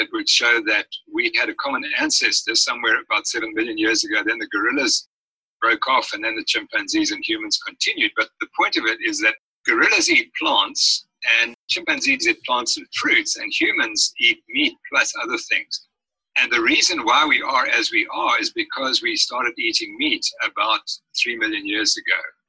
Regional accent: South Africa; Again, because I'm a South African, I'm very proud of our paleontological history.

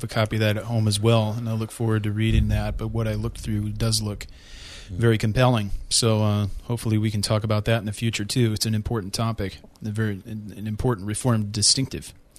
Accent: Illinois, United States; Yeah, well, you see, I'm a Cub fan, and that's why I do it. I'm from Illinois.

